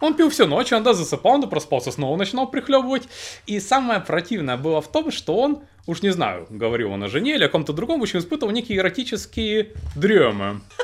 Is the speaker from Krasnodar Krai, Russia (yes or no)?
yes; Krasnodar, Krasnodar Krai, Russia; я приехал в родной город Краснодар